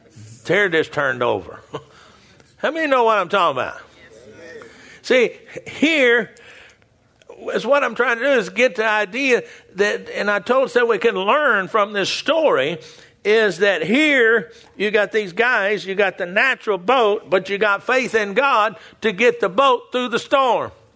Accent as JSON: {"language": "English", "region": "Texas", "country": "United States", "said": "Now, I'm from Texas."}